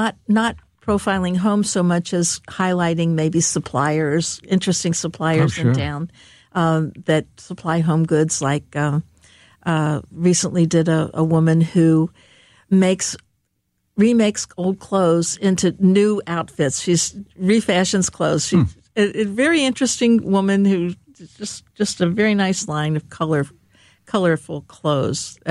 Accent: Cincinnati, Ohio, United States; now in St. Louis, United States; I grew up in Cincinnati, Ohio, which is very much similar to St. Louis in a lot of ways.

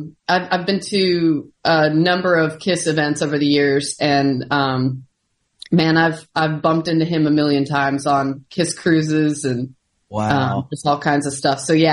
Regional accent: Midwest, United States; also born or lived in New York; I lived in New York for 10 years. I'm originally from the Midwest, and my husband is a Nashville native.

